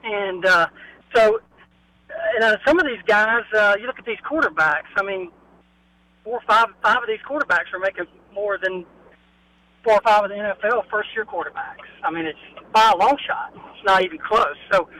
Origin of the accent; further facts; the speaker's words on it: Greenville, South Carolina, United States; especially me growing up around Greenville, South Carolina